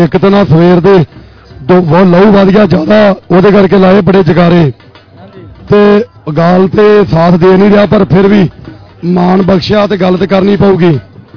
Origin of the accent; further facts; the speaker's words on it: Punjab, India; ਮੈਂ ਪੰਜਾਬੀ ਵੀ ਹਾਂ ਤੇ ਸਿੱਖ ਹਾਂ, ਤੇ ਮੈਂ ਸਿੱਖਿਆ ਪੰਜਾਬ 'ਚ ਜੰਮਿਆ ਪਲਾ ਹੈ।